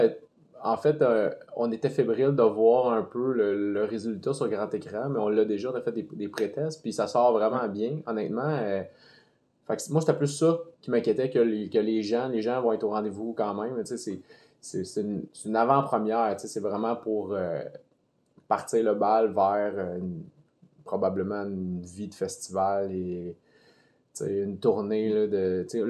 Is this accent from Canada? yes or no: yes; Granby, Quebec, Canada; now in Saint-Étienne, Canada; Ben moi, je viens de la Rive-Sud de Montréal. C'est Granby, okay.